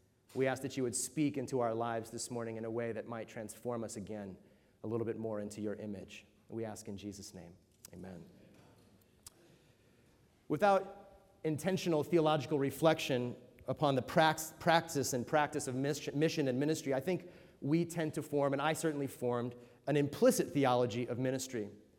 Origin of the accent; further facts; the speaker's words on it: Hollywood, California, United States; I'm from Hollywood, California, and I'm surrounded by amazing musicians all the time.